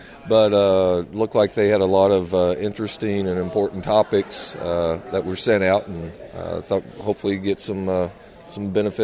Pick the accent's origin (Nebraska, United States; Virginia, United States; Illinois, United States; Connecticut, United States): Virginia, United States; I'm from Virginia, work for Murphy Brown in the North Division.